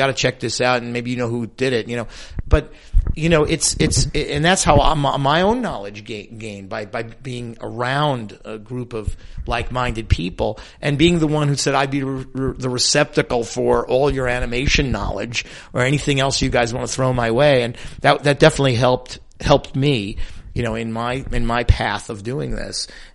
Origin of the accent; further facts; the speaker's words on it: New York, United States; I come from New York, and it may still be there.